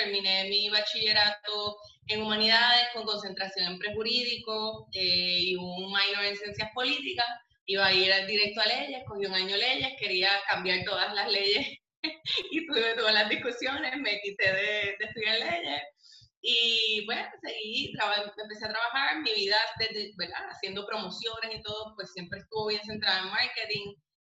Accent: Puerto Rico; now in United States; La danza fue mi pasión hasta que me fui de Puerto Rico, me fui a Estados Unidos

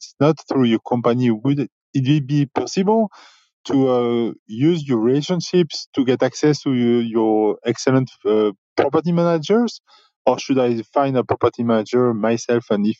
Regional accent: Austin, Texas, United States; I'm from Austin, Texas.

